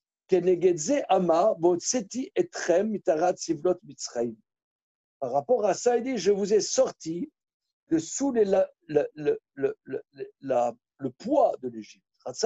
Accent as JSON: {"language": "French", "country": "France", "tie": "born there", "said": "Moi, mes parents, c'est des juifs polacs. Bon, je suis né en France, d'accord. C'est un juif français. OK. Et quelque part, c'est indécrottable. Je suis un juif polonais."}